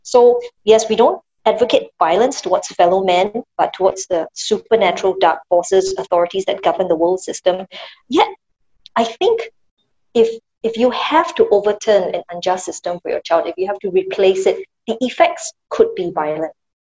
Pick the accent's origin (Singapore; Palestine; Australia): Singapore; And as Singaporean citizens, we're very used to less aggressive measures.